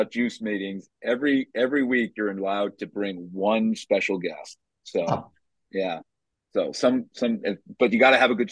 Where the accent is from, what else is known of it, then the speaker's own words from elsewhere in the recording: New York, United States; But now I am from Long Island